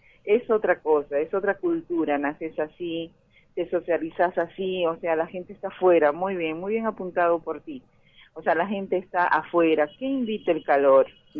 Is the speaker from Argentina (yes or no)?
no; Dominican Republic; yo soy dominicana y lo siento.